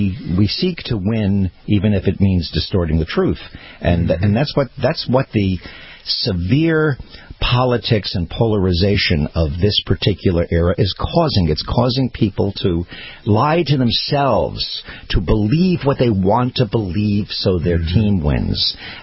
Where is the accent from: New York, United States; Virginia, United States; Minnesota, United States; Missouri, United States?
New York, United States; I grew up in New York listening to WINS, the top 40 station